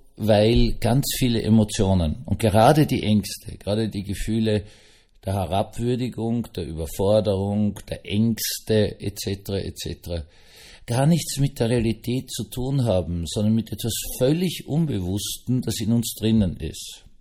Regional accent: Eastern Austria, Austria; aber man greift als Österreicher und Ostösterreicher doch lieber zur Butter.

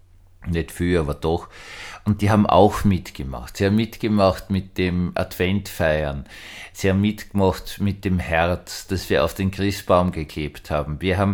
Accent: Austria; Es war nicht so einfach als Österreicher im Ausland.

